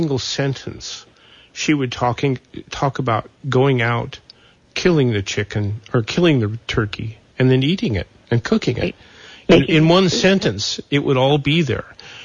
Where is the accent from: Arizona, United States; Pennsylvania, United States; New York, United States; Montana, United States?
Montana, United States; I was raised in Montana, and spent a lot of time on a little farm near Belfry, Montana, and we grew the food we ate.